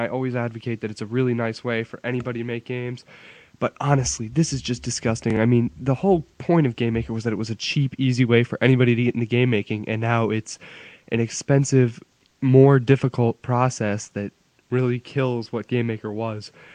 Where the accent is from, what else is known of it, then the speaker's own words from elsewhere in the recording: East Coast, United States; I'm from the East Coast, too.